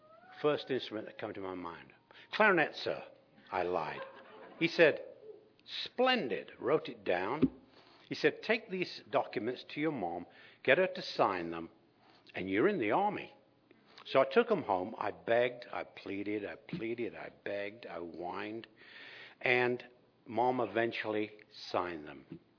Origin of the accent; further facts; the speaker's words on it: Leicester, East Midlands, United Kingdom; born there; I was born in 1943 in England. Newsflash. And in a city called Leicester. It was an old Roman city. And I was the youngest of nine children, five girls, four boys.